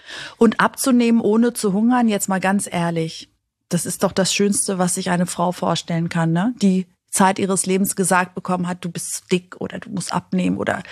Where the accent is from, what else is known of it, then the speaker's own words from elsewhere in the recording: Greece; Nicht nur ich als Griechin, weil ich bin ja, also in Griechenland wird ja nur gegessen. Man kommt zusammen und isst. Mhm. So bin ich auch groß geworden.